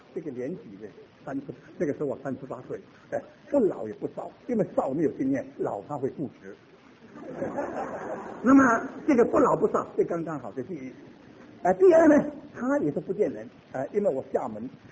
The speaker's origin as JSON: {"language": "Chinese", "country": "Singapore", "said": "我是新加坡人，我到新加坡，因为我父母在新加坡"}